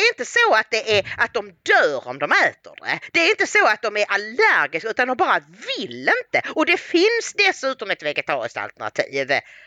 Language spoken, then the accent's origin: Swedish; Bjärred, Skåne, Sweden; Men jag är då inte välkommen i Bjärre där jag växte upp?